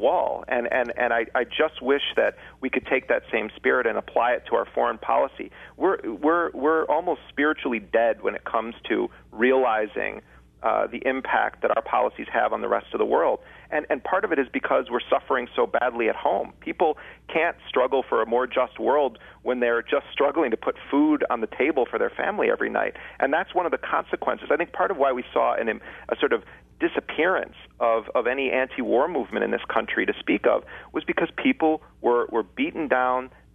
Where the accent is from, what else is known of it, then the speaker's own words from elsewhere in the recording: United States; I mean, that's me speaking as an American.